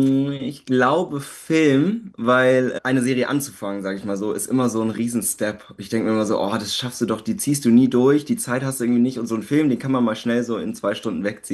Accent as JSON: {"language": "German", "town": "Landsberg", "region": "Bavaria", "country": "Germany", "tie": "born or raised there", "said": "ich bin ja auf dem Land aufgewachsen und mein Herz schlägt auch noch für Landsberg. Ich bin jetzt gerade in Berlin."}